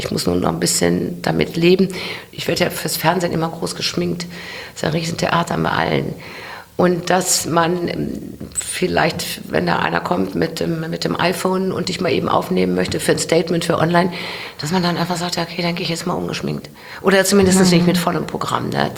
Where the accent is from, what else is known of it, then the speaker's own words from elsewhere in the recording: Mönchengladbach, North Rhine-Westphalia, Germany; ich komme aus Mönchengladbach und bin Gladbach-Fan.